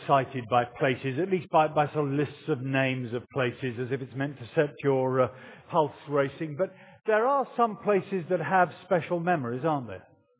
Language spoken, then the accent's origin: English; United Kingdom; But sorry, right, I'm a Brit, I'm not going there.